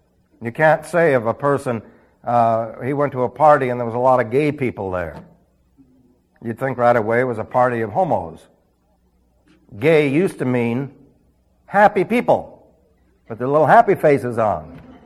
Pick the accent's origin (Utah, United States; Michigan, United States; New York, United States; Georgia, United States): New York, United States; New York City; born there; See, I was born in New York City, and so when we went to California